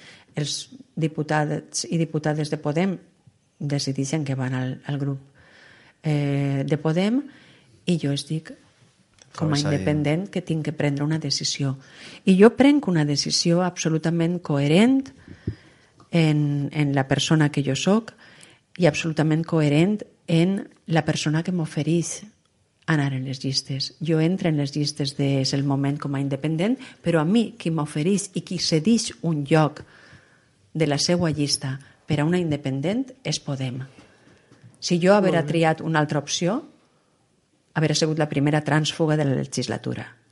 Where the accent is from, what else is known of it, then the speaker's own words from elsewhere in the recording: Valencian Community, Spain; jo sóc valenciana, no podria estar en ningú altre lloc que en els valencians i les valencianes.